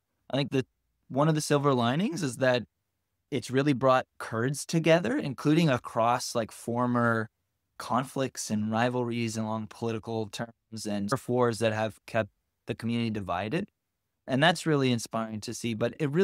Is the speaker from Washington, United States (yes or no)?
yes; Seattle, Washington, United States; Here and just in my hometown, which is Seattle, I've been doing a lot of organizing with our local Kurdish association